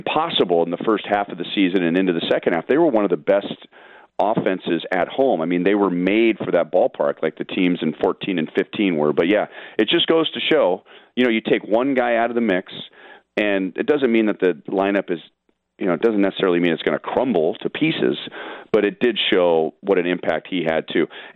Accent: Los Angeles, California, United States; I grew up in Los Angeles.

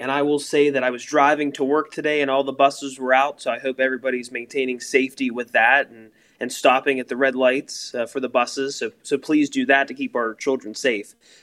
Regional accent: Pennsylvania, United States; I was born and raised here in Fayette County, and my first job was actually with Fayette EMS right here in Connellsville.

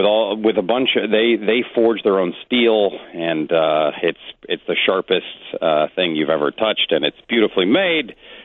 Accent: Canada; I'm Canadian, so I'm allowed to say any of that.

